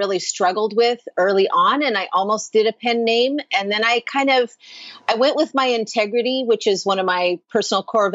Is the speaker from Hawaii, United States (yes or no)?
yes; Hawaii, United States; And yes, I look like I'm straight from Ireland, but I actually am the third generation of my family to live and grow up in Hawaii.